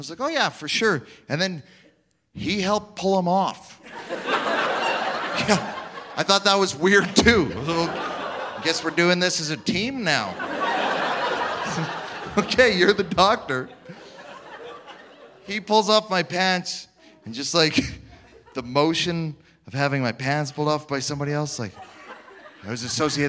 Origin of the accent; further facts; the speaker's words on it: Saskatchewan, Canada; So, I come from Saskatchewan